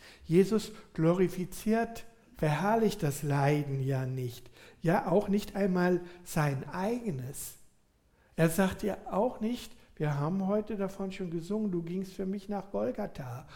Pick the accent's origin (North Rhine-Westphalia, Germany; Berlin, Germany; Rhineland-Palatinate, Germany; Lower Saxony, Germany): Rhineland-Palatinate, Germany; ich komme aus der Gegend von Mainz, da wird ja viel Fasnacht gefeiert